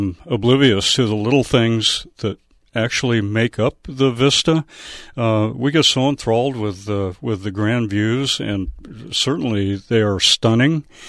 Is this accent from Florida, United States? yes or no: no; California, United States; I grew up in the Trinity Alps pretty much from the time I was just a little kid